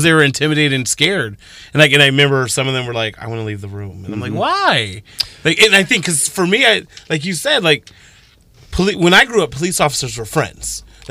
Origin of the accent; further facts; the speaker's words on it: Arizona, United States; I would say for me, because I grew up in Arizona, I couldn't wait for like our local law enforcement to come in and talk to the class.